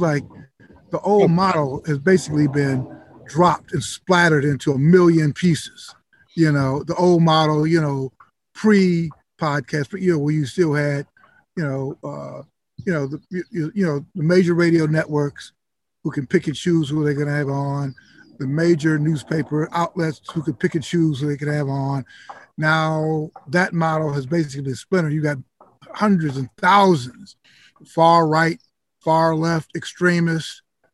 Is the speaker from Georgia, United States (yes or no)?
no; Chicago, Illinois, United States; I was growing up in Chicago.